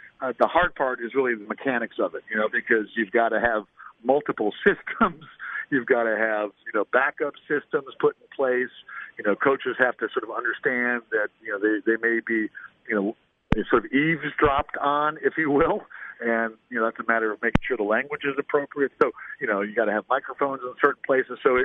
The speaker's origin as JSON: {"language": "English", "town": "Cleveland", "region": "Ohio", "country": "United States", "tie": "born or raised there", "said": "I grew up in Cleveland."}